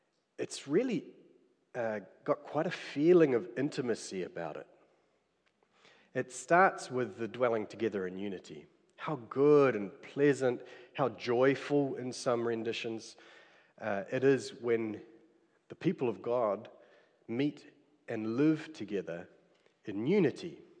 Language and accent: English; Cambridge, Waikato, New Zealand; That's all just to say I'm from Cambridge, and my wife and children have come here today, and we come from Rally Street, so greetings to you all from Rally Street.